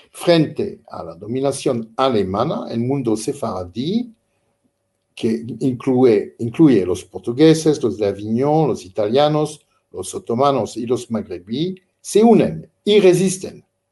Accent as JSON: {"language": "Spanish", "country": "France", "said": "porque yo soy francés, tengo que decir nuestro"}